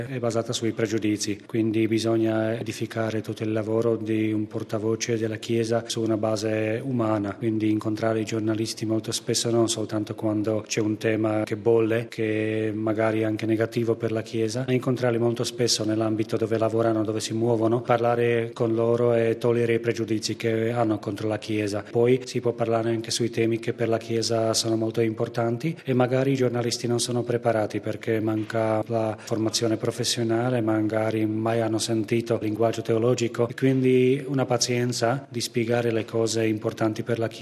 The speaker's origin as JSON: {"language": "Italian", "country": "Slovakia", "second_language": "Italian", "said": "Io provengo dalla Slovacchia, quindi un paese piccolo di 5 milioni di abitanti"}